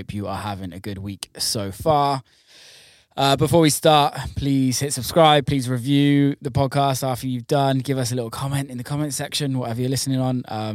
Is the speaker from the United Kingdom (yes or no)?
yes; England, United Kingdom; now in Detroit, United States; obviously I'm English